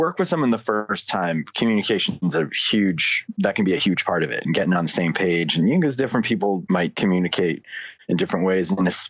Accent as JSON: {"language": "English", "town": "Boston", "region": "Massachusetts", "country": "United States", "tie": "born or raised there", "said": "So I grew up in the Boston area and I grew up playing music and I liked all different kinds of music."}